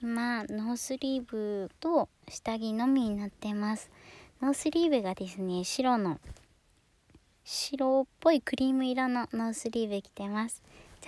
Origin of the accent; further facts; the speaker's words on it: Hokkaido, Japan; 出身は北海道です。